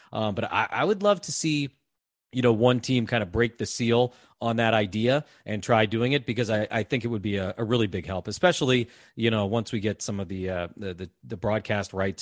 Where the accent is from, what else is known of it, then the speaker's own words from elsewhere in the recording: East Coast, United States; I grew up on the East Coast.